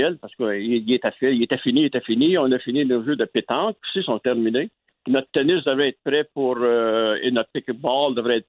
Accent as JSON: {"language": "French", "town": "Montebello", "region": "Quebec", "country": "Canada", "tie": "born or raised there", "said": "J'ai été élevé à Montebello."}